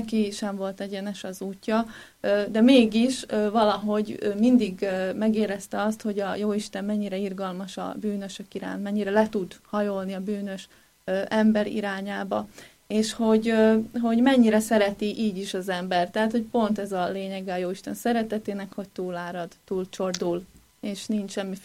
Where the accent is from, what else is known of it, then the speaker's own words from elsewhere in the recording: Komárom, Komárom-Esztergom, Hungary; born there; 1985-ben születtem Komáromban.